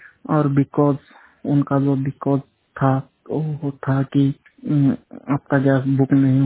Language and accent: Hindi; Solapur, Maharashtra, India; मैं महाराष्ट्र से हूँ। मैं सोलापुर जिले से बात कर रहा हूँ।